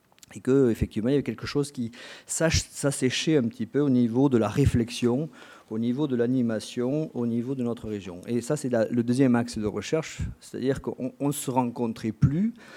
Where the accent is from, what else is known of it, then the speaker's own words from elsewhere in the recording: South-West France, France; accent: south-west; avec mon accent, je viens d'une région de terroir. Donc c'est le sud-ouest qui vous parle aujourd'hui à travers ce commentaire.